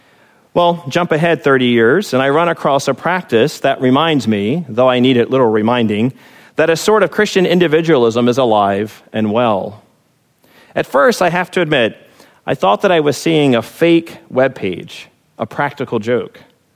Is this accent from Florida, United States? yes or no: no; Virginia, United States; My experience of this in churches while growing up in Virginia shared similar characteristics.